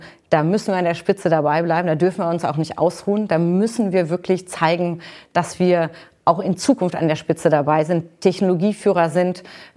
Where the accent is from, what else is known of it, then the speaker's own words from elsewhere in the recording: Baden-Württemberg, Germany; Ich komme aus Baden-Württemberg, ja, The Land.